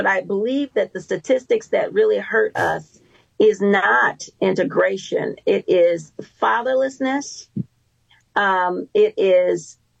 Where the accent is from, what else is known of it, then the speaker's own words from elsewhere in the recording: Michigan, United States; I was in Michigan. I grew up in Michigan.